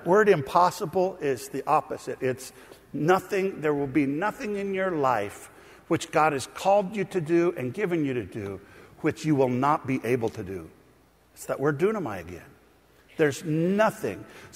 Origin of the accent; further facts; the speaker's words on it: Vancouver, Washington, United States; I grew up in Vancouver, so I was real close.